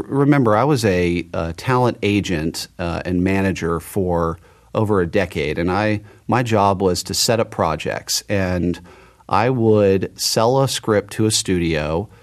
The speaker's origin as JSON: {"language": "English", "town": "Dallas", "region": "Texas", "country": "United States", "tie": "born or raised there", "also_born_or_lived": "Los Angeles", "said": "I grew up in Dallas and I moved back to Dallas in January of 2015."}